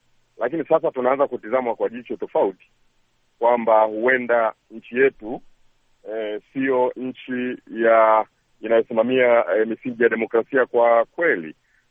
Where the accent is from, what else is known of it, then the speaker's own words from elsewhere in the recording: Tanzania; Mimi kama Mtanzania